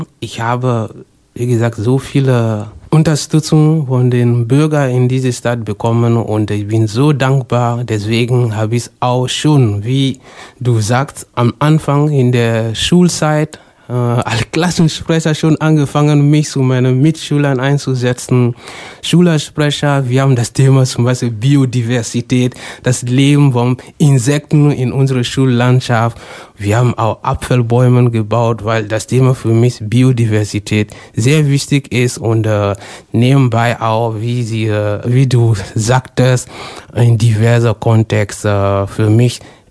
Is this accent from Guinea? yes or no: yes; Guinea; now in Hamm, Germany; Und ich komme ursprünglich aus der Republik Guinea. Das ist in Westafrika. Und ich bin damals als Asylbewerber nach Hamm angekommen.